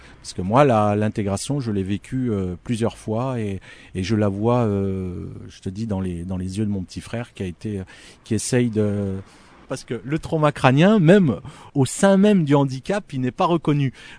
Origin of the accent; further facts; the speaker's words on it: Algeria; Je te parle des Algériens parce que je suis algérien